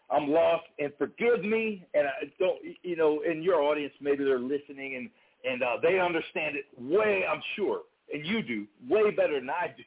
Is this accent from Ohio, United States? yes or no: yes; Cleveland, Ohio, United States; also born or lived in Africa / Greece; No, I'm not. I'm from Ohio, man. Cleveland, brother.